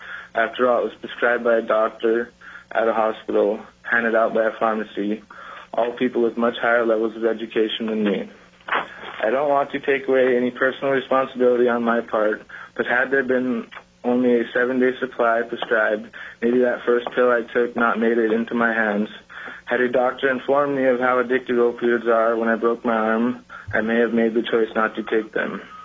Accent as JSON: {"language": "English", "town": "Dillingham", "region": "Alaska", "country": "United States", "said": "I am from Dillingham, Alaska. I have seen the opioid epidemic firsthand in my community."}